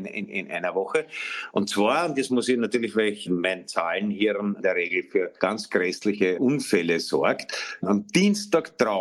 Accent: Austria; Und als Österreicher kann man sagen, an Benko hoffentlich ja.

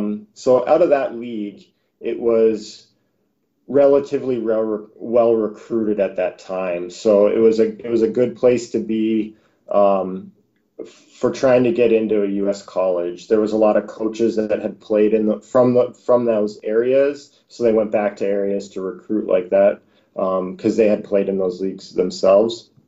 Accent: Sarnia, Ontario, Canada; So I grew up in Sarnia, Ontario. We had you know, a solid hockey programs there.

